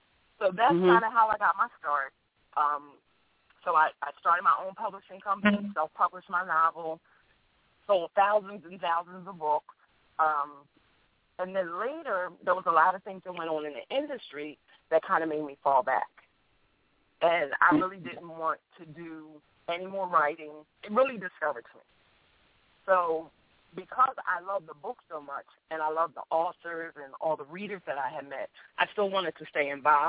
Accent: Philadelphia, Pennsylvania, United States; you all know I'm from Philly, so I got to rep Philly even though I'm a Georgia Peach now.

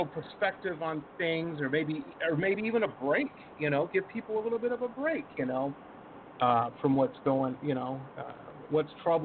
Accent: Detroit, Michigan, United States; I grew up in Detroit, I'm an old man, so this was a couple years ago. I grew up in the '80s, and I'll never forget.

